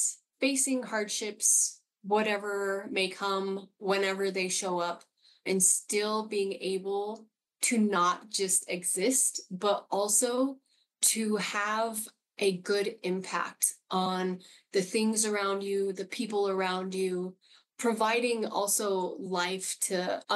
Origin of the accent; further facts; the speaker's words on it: Denver, Colorado, United States; now in Wind River Reservation, United States; Growing up in Denver, it felt way more confined.